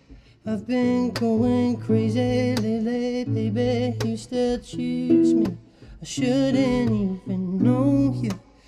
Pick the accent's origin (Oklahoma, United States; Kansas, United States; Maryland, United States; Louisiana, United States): Maryland, United States; Westminster; Yeah, I grew up in Westminster, Maryland. It's like 40 minutes north of Baltimore.